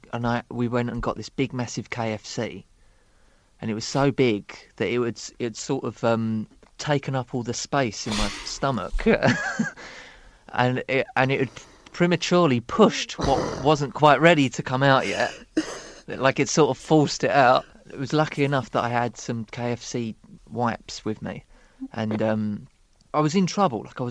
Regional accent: Dagenham, London, United Kingdom; I grew up in Dagenham.

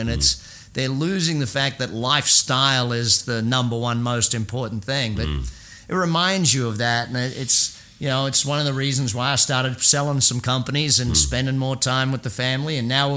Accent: Australia; now in United States; You know, growing up in Australia

